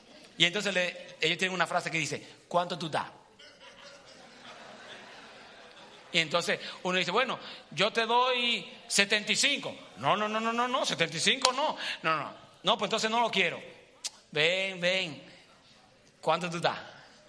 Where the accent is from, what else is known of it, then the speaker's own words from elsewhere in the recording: Dominican Republic; en mi país, República Dominicana, se hace negocios con la frontera que es Haití